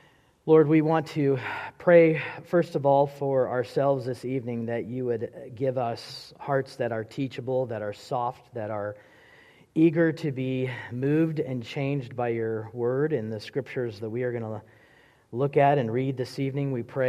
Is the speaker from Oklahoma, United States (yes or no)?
yes; Tulsa, Oklahoma, United States; now in Wichita, United States; So I moved to Wichita in 2014 from Tulsa. Tulsa, Northeast Oklahoma is really where I would say I considered home as far as growing up and being born.